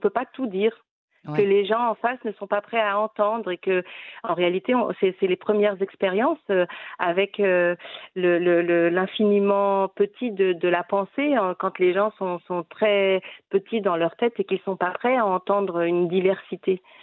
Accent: Tafraout, Souss-Massa, Morocco; Je suis issue de la région de Tafraout, du sud central, on va dire, après Agadir.

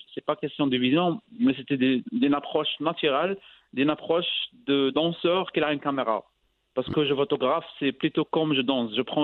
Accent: Casablanca, Casablanca-Settat, Morocco; Moi, j'ai dit « Non, je viens de Casablanca, pas le film ».

